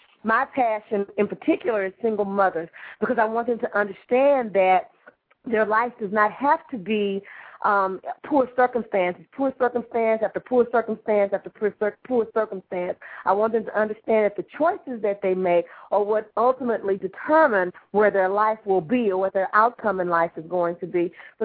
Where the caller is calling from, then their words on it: Houston, Texas, United States; calling you from Houston, Texas.